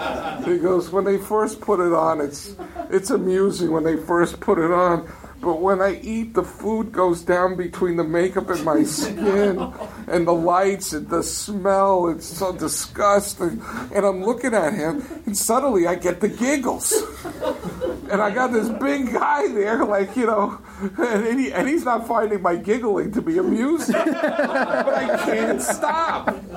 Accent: New York, United States; I mean, I'm a New Yorker.

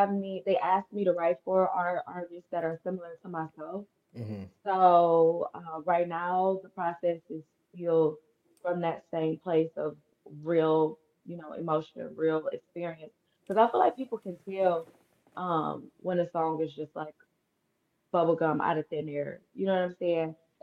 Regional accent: Detroit, Michigan, United States; also born or lived in Dallas / Miami / Los Angeles; So I'm born and raised in Detroit. Went to Cavs, then I went to SMU in Dallas for college. Then I tried living in Miami for a minute. And then I came back home.

